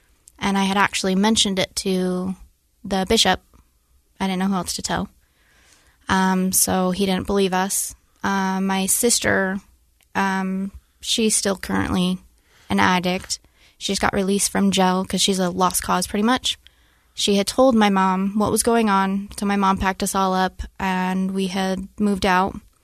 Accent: Ogden, Utah, United States; So I'm from Ogden. I was a crazy kid, I guess.

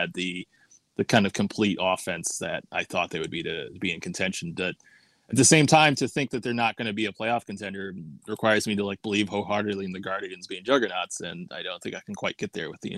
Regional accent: Chicago, Illinois, United States; born there; I was born in Kenwood, so I guess I can claim like Southside.

